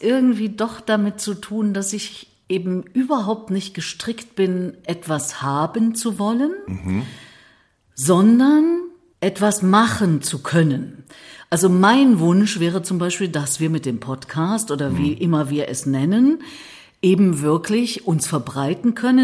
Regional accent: Erfurt, Thuringia, Germany; hat die Silhouette meiner Heimatstadt

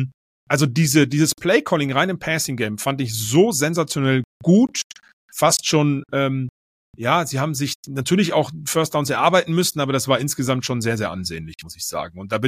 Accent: Berlin, Germany; es gibt einen Verein bei mir in der Heimat, eigentlich Berlin, wo ich aufgewachsen bin.

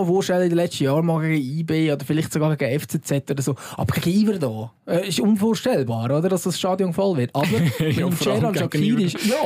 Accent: Lucerne, Switzerland; habe ich als Luzerner das jetzt nicht so geil gefunden.

